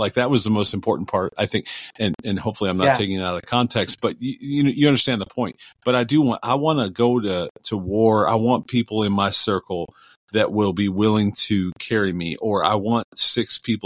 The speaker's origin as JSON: {"language": "English", "town": "Cleveland", "region": "Ohio", "country": "United States", "said": "I'm from Cleveland. So in Cleveland, that's my 216."}